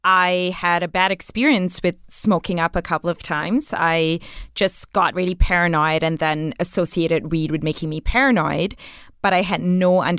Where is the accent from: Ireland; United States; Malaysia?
Malaysia; now in Canada; I grew up in Malaysia, and that's the death penalty in Malaysia for any kind of possession of marijuana